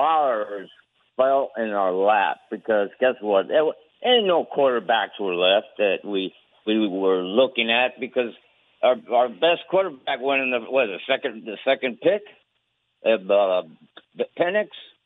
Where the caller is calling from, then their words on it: Puerto Rico; Hey, I'm in Puerto Rico